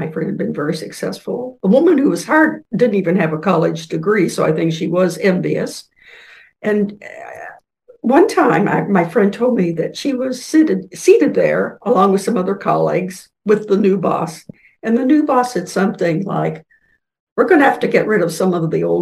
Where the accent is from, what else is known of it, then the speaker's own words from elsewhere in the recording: Louisville, Kentucky, United States; I grew up in Louisville, Kentucky